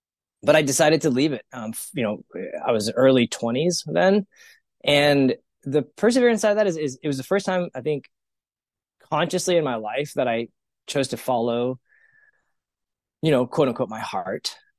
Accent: Texas, United States; now in Colorado, United States; My whole entire life, born and raised in Texas, always dreamt of living in Colorado.

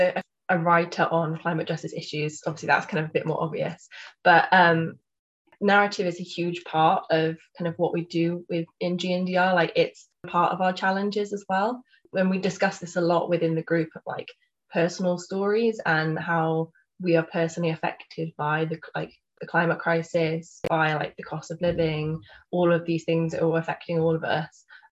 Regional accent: Wales, United Kingdom; I grew up in Pembrokeshire, which is very coastal Welsh county. I grew up within 5 minutes drive of the beach.

